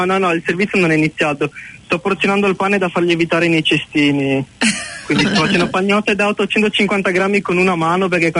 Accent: Sardinia, Italy; io sono sardo

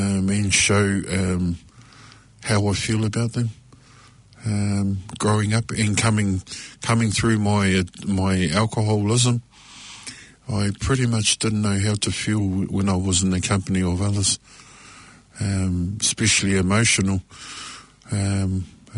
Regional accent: New Zealand; first language English; I've picked up connections to who I am as a Māori, to my people again.

